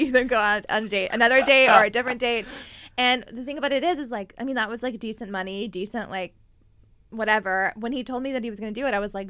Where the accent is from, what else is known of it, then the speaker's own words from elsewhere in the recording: North Carolina, United States; accent: North Carolina; And then suddenly it was like my accent. I'm from North Carolina.